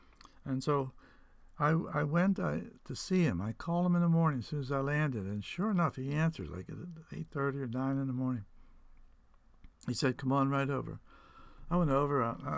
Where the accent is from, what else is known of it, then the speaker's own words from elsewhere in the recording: United States; aside from being Irish, which made me happy because I'm an Irish-American